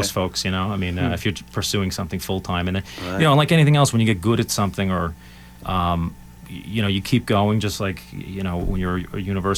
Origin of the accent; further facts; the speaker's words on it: New Jersey, United States; moved away as an adult; now in Florida, United States; I mean, I grew up in New Jersey, you know, and I lived there all the way up until just about 6 years ago, moved to Florida.